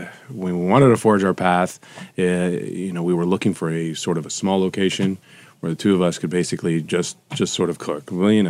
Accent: Montreal, Quebec, Canada; also born or lived in New York; I was born in New York, but I grew up in Montreal.

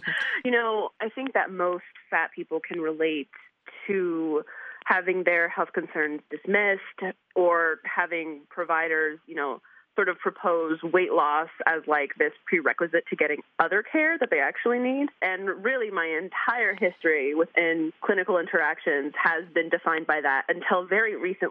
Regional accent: New York, United States; I'm from New York, so we walk everywhere.

